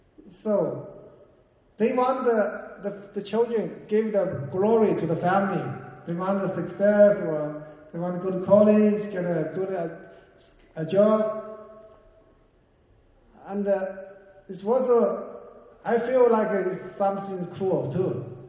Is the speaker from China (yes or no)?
yes; China; English is a second language; I grew up in China, which our government don't like the Christianity, obviously. I will say it's a pagan culture.